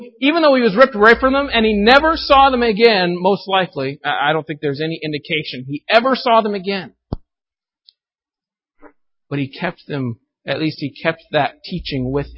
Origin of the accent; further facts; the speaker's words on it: Arkansas, United States; now in California, United States; I'm from Arkansas originally. I consider myself a Southerner still. And I think I always will. But I've noticed myself kind of becoming more Californian the more I live here.